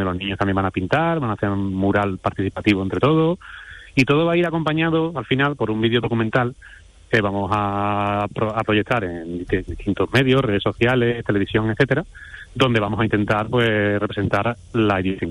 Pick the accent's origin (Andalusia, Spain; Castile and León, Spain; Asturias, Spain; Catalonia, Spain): Andalusia, Spain; Huelva; he intentado siempre llevar por bandera que soy onubense y que Huelva es una cuna de artistas